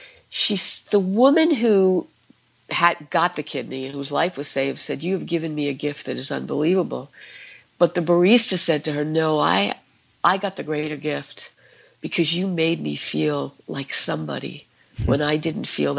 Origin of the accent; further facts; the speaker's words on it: Bronx, New York, United States; I could easily get back to talking like I talked in the Bronx